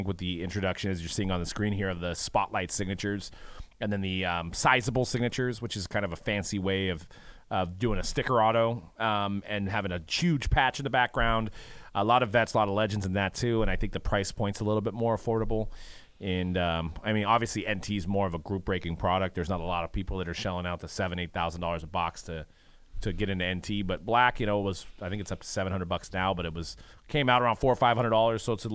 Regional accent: Santa Clara, California, United States; It's my born and bred. I was born in Santa Clara. Yeah. At Santa Clara High. I live in Santa Clara.

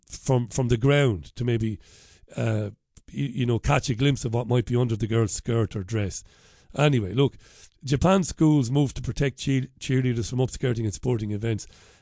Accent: Ballybeg, Munster, Ireland; when I was a kid growing up in Ballybeg in Waterford

